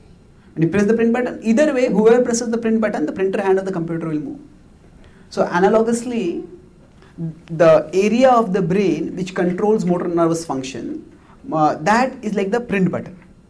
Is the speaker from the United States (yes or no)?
no; India; English is a second language; And I come from India. So in India, when relatives come to meet a family and they have a small child